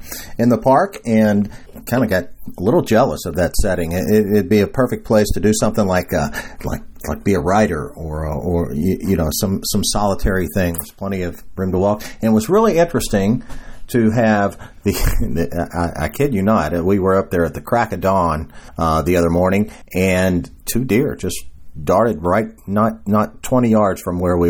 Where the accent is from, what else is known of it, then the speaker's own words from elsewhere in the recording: Louisville, Kentucky, United States; the life of the city of Louisville, my hometown.